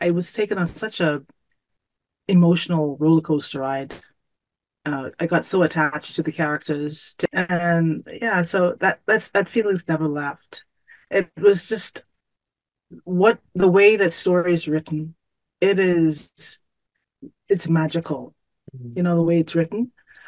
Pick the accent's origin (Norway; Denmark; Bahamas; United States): Bahamas; now in Canada; my native Bahamas because I'm originally from the Bahamas, but I'm in Canada. I've been in Canada for about 14 years, perhaps somewhere around thereabouts